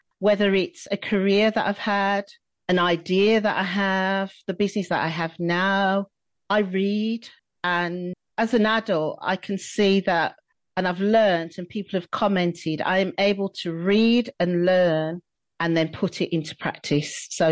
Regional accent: Birmingham, West Midlands, United Kingdom; also born or lived in Wales / Bristol; Yes, I was born in Handsworth, Birmingham, and I now live actually on the outskirts of Handsworth in a place called West Bromwich in the West Midlands.

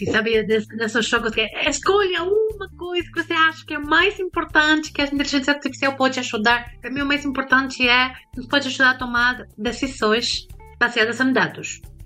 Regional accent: Argentina; Portuguese is a second language; now in Spain; Eu sou argentina, mas estou morando na Espanha agora.

